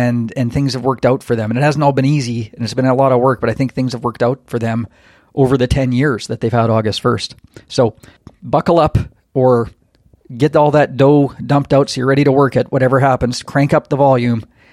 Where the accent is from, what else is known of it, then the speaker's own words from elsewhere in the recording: Saskatchewan, Canada; now in Vancouver Island, Canada; I'm out in BC now, like on Vancouver Island, but oh, nice. Born and raised in Saskatchewan